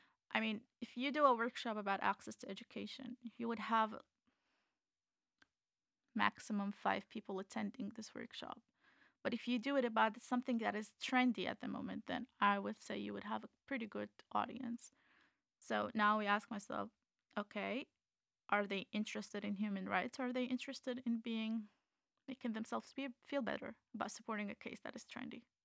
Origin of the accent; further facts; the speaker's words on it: Iraq; because I'm a refugee from Iraq